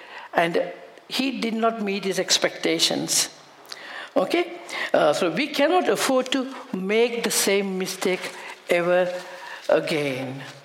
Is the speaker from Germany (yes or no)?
yes; Germany; English is a second language; moved away; We came from Germany.